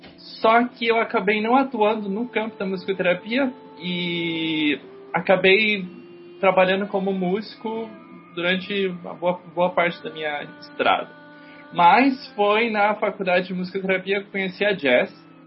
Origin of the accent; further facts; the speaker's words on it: Rondônia, Brazil; now in Curitiba, Brazil; eu sou de Rondônia, né?